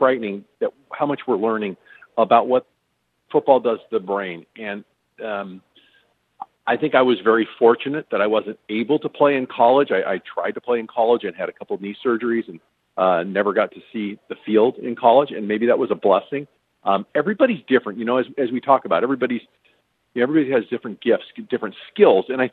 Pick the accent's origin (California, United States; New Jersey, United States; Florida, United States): California, United States; Manhattan Beach; And I grew up in Manhattan Beach, which was only 15 minutes from the fabulous Forum.